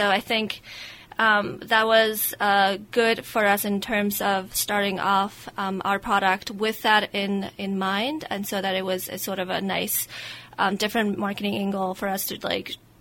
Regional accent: Mongolia; now in United States; because I was from Mongolia and we wanted to bring something from home

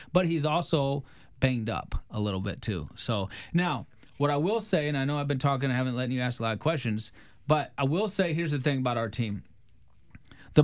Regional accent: Iowa, United States; just because I'm from Iowa, I don't like hate Penn State.

